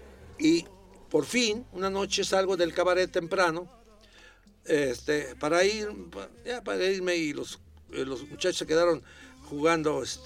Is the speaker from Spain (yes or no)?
no; Mexico; En segundo, somos mexicanos, aquellos son cubanos.